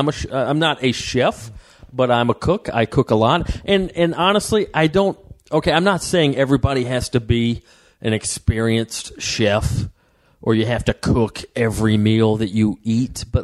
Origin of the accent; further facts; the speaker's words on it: Southeast, United States; now in California, United States; growing up in the Southeast, it was kickoffs always at noon